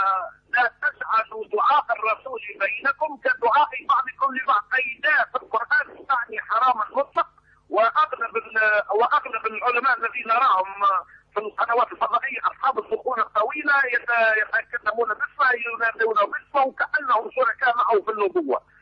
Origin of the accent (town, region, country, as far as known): Tunisia